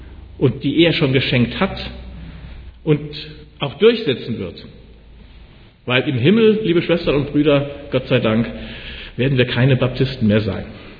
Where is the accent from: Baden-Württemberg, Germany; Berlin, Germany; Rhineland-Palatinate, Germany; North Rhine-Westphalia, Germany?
Rhineland-Palatinate, Germany; Montabaur; born there; als Kind meiner Eltern geboren zu sein, in Montabaur im schönen Westerwald und eben nicht woanders, wo es auch schön ist.